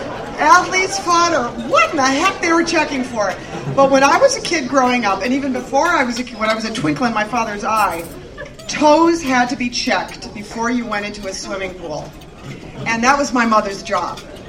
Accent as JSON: {"language": "English", "town": "Milwaukee", "region": "Wisconsin", "country": "United States", "tie": "born or raised there", "also_born_or_lived": "Greendale", "said": "I love Milwaukee. I grew up on the South Side. We lived near Pulaski High School in Leon's frozen custard. And then we moved over to Greendale"}